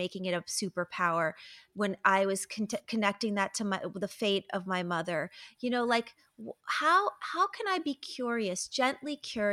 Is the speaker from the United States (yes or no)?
yes; New York, United States; I can hear in your voice you're a New Yorker. I am a New Yorker.